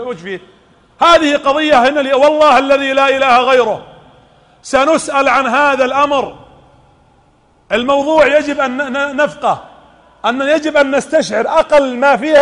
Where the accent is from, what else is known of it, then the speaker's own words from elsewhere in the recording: Eastern Province, Saudi Arabia; أبلشونا عندنا في الشرقية إلى اليوم في القطيف مشاكل